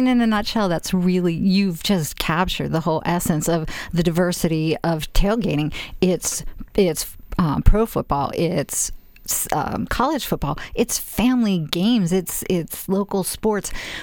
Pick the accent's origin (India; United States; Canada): United States; Pittsburgh, Pennsylvania; I'm from Pittsburgh.